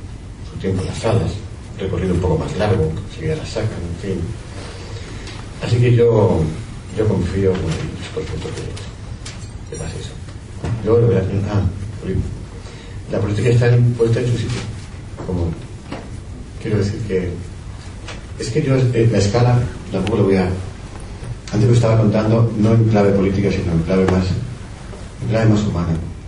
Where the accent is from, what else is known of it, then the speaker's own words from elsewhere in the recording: Spain; Somos en parte también responsables como españoles, ¿no?